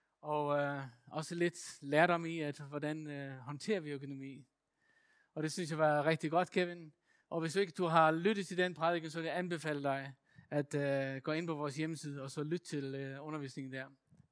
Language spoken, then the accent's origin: Danish; Faroe Islands; now in Aarhus, Denmark; Jeg er vokset op på Færøerne, og dem, der bor her i Aarhus, de har hørt det til hudløshed